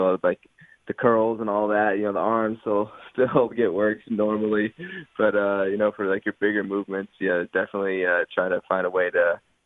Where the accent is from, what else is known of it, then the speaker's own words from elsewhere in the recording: Eaton, Colorado, United States; So I grew up in Colorado, and I went to a small farm town for high school called Eaton, Colorado.